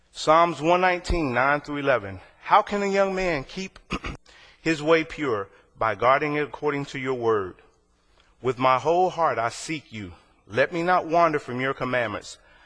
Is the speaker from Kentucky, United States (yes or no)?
yes; Kentucky, United States; I'm from Kentucky.